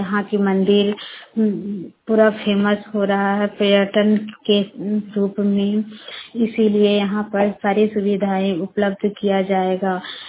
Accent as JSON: {"language": "Hindi", "town": "Barkagaon", "region": "Jharkhand", "country": "India", "said": "मैं प्रखंड बड़का गांव की रहने वाली हूँ।"}